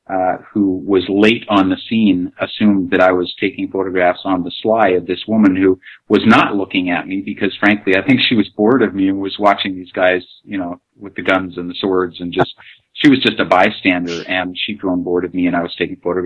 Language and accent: English; Canada; I'm a Canadian